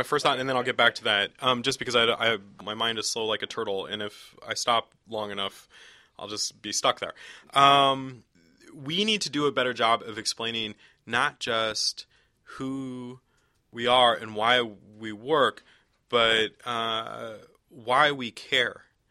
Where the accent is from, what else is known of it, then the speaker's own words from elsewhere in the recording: California, United States; I grew up in East County, San Diego, which is kind of a shithole.